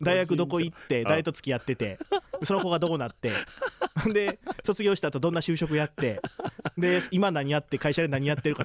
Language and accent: Japanese; Wakayama, Japan; この地元和歌山で